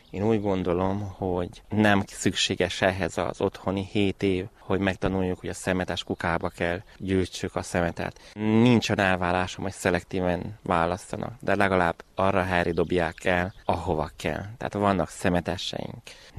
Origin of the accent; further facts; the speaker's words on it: Verebes, Romania; Én 42 évvel itt nőttem fel, ismerek mindenkit, mind községszinten, mind Verebesen.